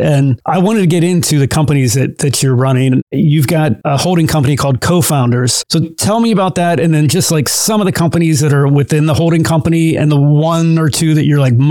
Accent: Columbus, Ohio, United States; I'm from Columbus, Ohio. I had mentioned earlier, I really hadn't heard of Buc-ee's up until a few months ago.

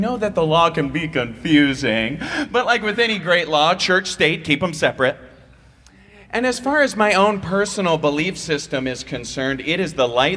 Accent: Iowa, United States; I'm originally from Iowa, you know, the funniest state in the union.

